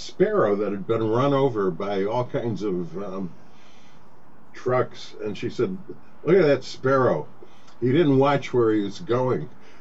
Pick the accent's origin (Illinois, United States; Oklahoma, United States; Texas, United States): Illinois, United States; Oak Lawn; now in New York, United States; Well, she started as a housewife in Oak Lawn, Illinois, right?